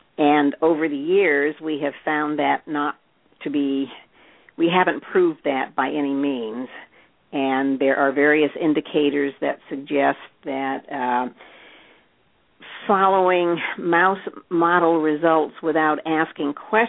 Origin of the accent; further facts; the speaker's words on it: Seattle, Washington, United States; an advertisement now too for the Huntington Study Group meetings coming up in November in Seattle, my hometown.